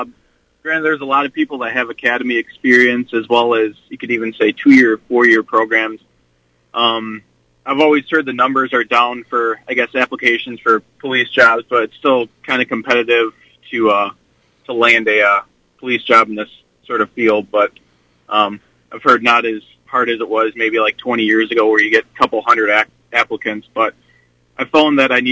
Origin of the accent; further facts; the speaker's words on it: Fond du Lac, Wisconsin, United States; Well, I grew up in east side of Fond du Lac County, just outside of the city. Pretty much stayed in Fond du Lac my whole life.